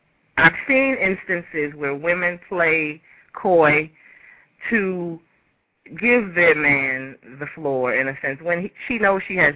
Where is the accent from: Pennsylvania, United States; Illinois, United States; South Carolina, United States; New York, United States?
New York, United States; Bronx; I'm from the Bronx, Yankee